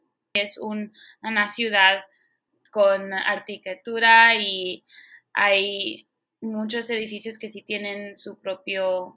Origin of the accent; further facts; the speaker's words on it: Oregon, United States; also born or lived in California; now in Wisconsin, United States; Yo nací en California, pero yo me mudé a Oregon y ahí crecí. Ahora vivo en Wisconsin y estoy viviendo con mi familia ahí. Pero originalmente mis papás son de México y Guatemala.